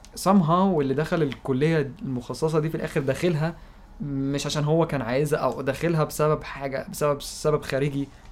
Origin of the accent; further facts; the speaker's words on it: Egypt; والمشكله اللي في الكالتشر بتاعتنا كمصريين